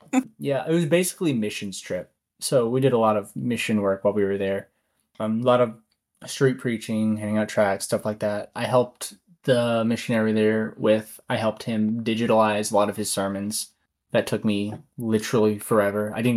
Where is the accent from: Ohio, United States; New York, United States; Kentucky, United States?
Kentucky, United States; I am from Kentucky. This is true. But they said I had an accent